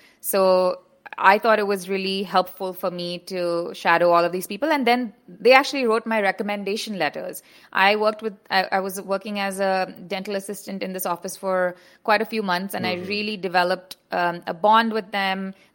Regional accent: India; now in United States; hi, I'm a dentist from India, and I want to apply to dental school.

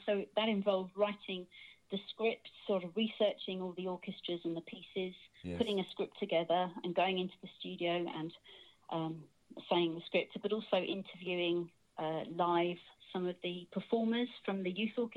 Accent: Medway, South East England, United Kingdom; We're from Medway.

